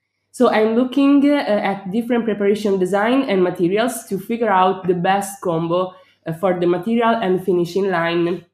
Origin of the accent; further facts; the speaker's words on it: Italy; English is a second language; moved away as an adult; now in Bologna, Italy; I'm from Tamura in the south of Italy. I moved to Bologna in 2016 to start the university, and now I've been here for 9 years.